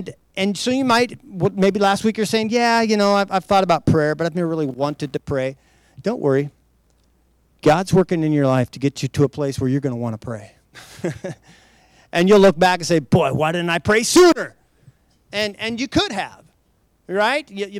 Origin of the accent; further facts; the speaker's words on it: Idaho, United States; I grew up in Idaho in the woods of Idaho. We were doing everything under the sun.